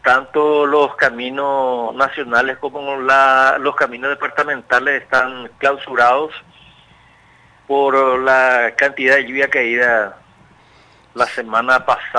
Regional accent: San José de los Arroyos, Caaguazú, Paraguay; San José de los Arroyos

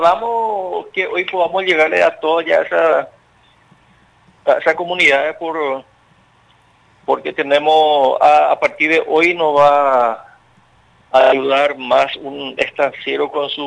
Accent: San José de los Arroyos, Caaguazú, Paraguay; San José de los Arroyos

